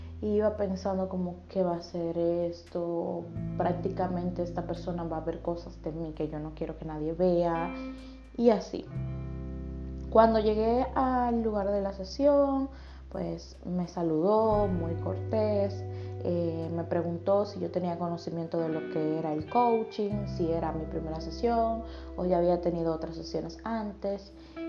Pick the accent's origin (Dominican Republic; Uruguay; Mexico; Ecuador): Dominican Republic; now in Italy; soy coach de vida. Soy de República Dominicana, pero actualmente vivo en Italia